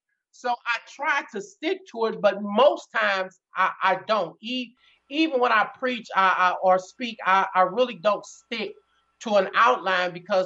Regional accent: St. Louis, Missouri, United States; I grew up in North St. Louis, you know, which is, you know, 99% Democrats.

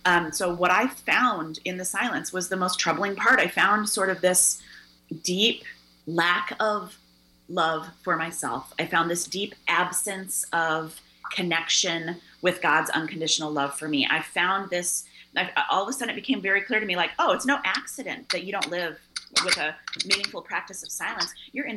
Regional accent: Chicago, Illinois, United States; Well, you know, growing up in Chicago, all my friends are Catholic. all my best friends from growing up are Catholic.

